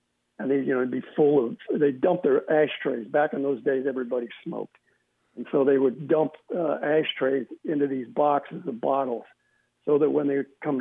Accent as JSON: {"language": "English", "region": "Colorado", "country": "United States", "tie": "born or raised there", "said": "Oh, thank you, Dennis. It's good to be talking to my home state."}